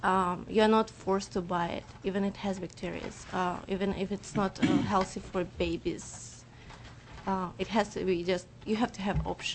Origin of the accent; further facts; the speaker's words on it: Kazakhstan; I'm from Kazakhstan